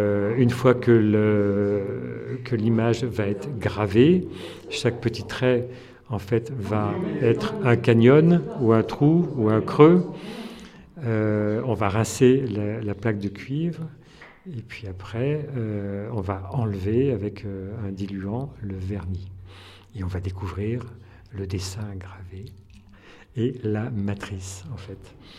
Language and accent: French; Lyon, Auvergne-Rhône-Alpes, France; je suis lyonnais